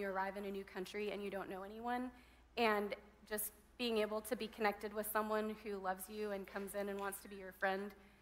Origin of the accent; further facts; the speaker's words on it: Burkina Faso; I grew up in Burkina Faso, West Africa, among the Fulani people.